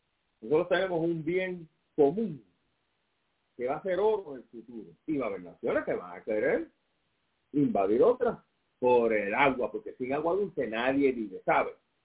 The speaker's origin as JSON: {"language": "Spanish", "country": "Puerto Rico", "said": "A mí como puertorriqueño no me interesa estar pegado a una nación que se va a convertir en una dictadura de derecha."}